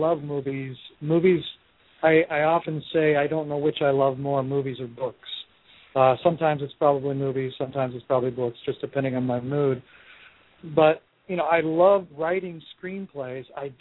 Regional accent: Hawaii, United States; moved away as an adult; now in California, United States; I was in Hawaii for a long time. I lived there since I was 11 years old. So it's pretty much my hometown.

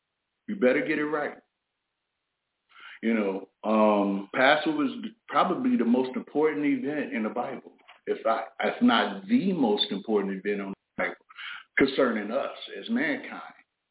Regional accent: Chicago, Illinois, United States; especially growing up in Chicago.

